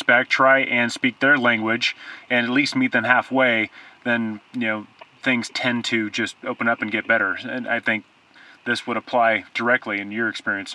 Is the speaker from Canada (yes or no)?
no; California, United States; born or raised there